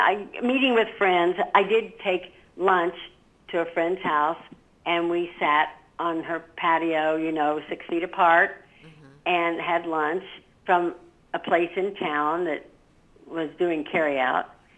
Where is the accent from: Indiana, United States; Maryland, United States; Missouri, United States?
Indiana, United States; Connersville; I went through this town from my hometown in Connersville, Indiana.